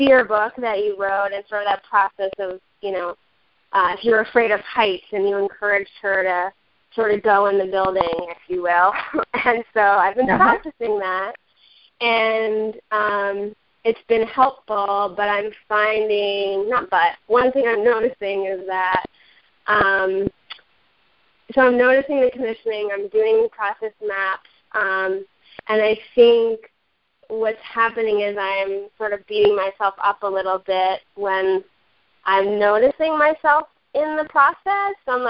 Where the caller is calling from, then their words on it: Boston, Massachusetts, United States; I'm from Boston.